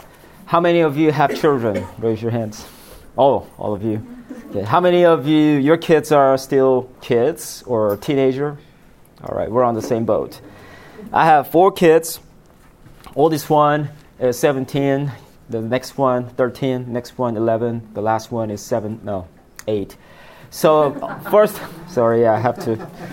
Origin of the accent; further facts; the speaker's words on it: South Korea; I am from South Korea. We just finished the Winter Olympic game. But I am fourth generation Christian, third generation pastor, minister.